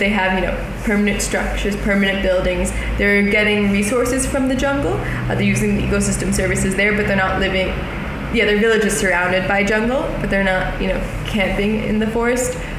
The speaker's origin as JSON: {"language": "English", "country": "United States", "lives_now": "Indonesia", "said": "No, I'm not from Indonesia. I'm a citizen of the United States, but I live in Indonesia now."}